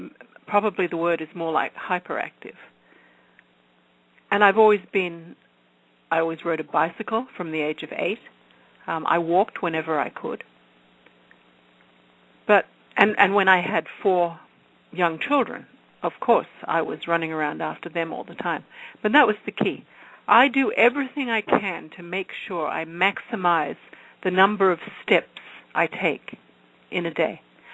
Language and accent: English; United Kingdom; I'm British. I drink a lot of tea.